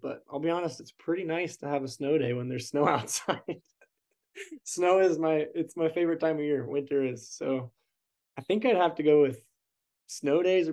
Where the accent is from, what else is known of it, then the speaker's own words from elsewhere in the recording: Bozeman, Montana, United States; Growing up in Bozeman, Montana, we never had days off from school specifically.